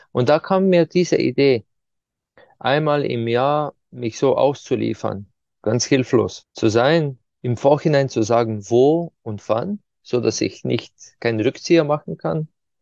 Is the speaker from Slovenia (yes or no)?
yes; Ptuj, Slovenia; Zum Beispiel die Hauptfigur, der Kurd, so eine Maske, die bei uns in der Stadt, wo ich herkomme, Ptuja, bei Fastnacht, den Winter vertreibt.